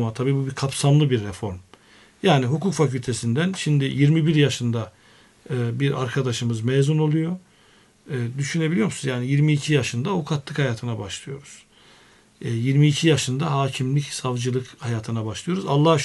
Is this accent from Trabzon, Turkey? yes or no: yes; Of, Trabzon, Turkey; also born or lived in Ankara; biz Trabzon doğumluyum ben. Çaykara nüfusumuzun kayıtlı olduğu yer, doğduğumuz yer ama Of'ta büyüdük. İlkokulumuzu orada bitirdik. Sonra babamın inşaatçı, müteahhit olması hasebiyle Ankara'ya geldik biz. Ortaokul, liseyi Ankara'da okudum.